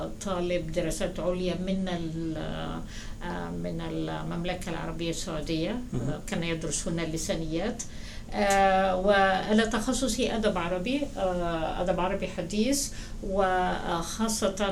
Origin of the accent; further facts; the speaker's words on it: Egypt; also born or lived in Jerusalem, Palestine; now in United States; أنا أصلاً فلسطينية من القدس، وولدت في القدس، وعائلتي هاجرت إلى مصر عام 48، وهذا هو ارتباطي بمصر. فإذا كبرت بمصر ودرست هناك،